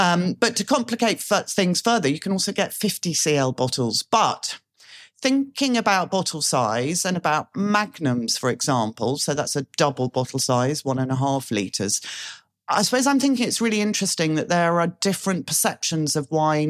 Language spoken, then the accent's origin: English; United Kingdom; So as a Brit, I've been brought up with miles and pints and feet and inches, etc., as my units of measurement.